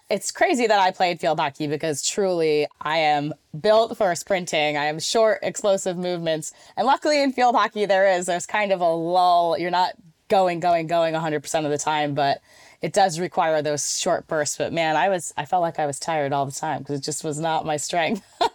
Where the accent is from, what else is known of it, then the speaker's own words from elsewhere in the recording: Connecticut, United States; I am from Connecticut, born and raised. So obviously in the United States, relatively close to New York City.